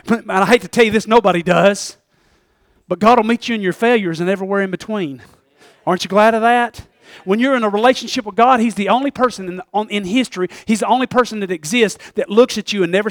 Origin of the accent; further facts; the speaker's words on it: Tennessee, United States; I'm from East Tennessee. I ain't never had no night vision.